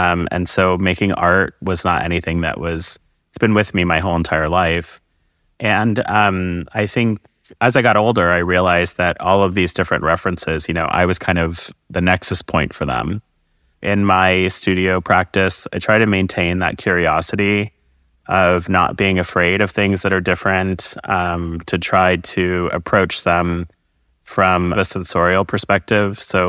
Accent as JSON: {"language": "English", "town": "Colorado Springs", "region": "Colorado", "country": "United States", "tie": "born there", "also_born_or_lived": "North Carolina / Texas / Maryland / Germany", "said": "I've lived in North Carolina. I lived in Texas. I was born in Colorado Springs. We lived in Maryland. And then abroad, I lived in Germany and I lived in Korea."}